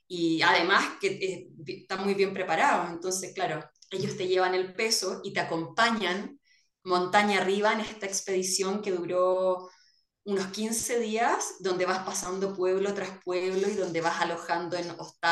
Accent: Chile; las tres somos chilenas, dos vivíamos acá en Chile y una vive en Nueva Zelanda.

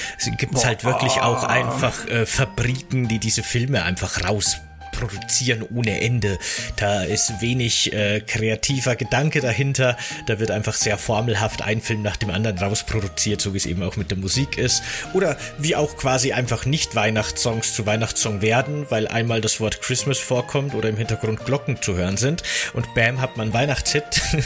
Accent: Bavaria, Germany; in Bayern, wo ich aufgewachsen bin

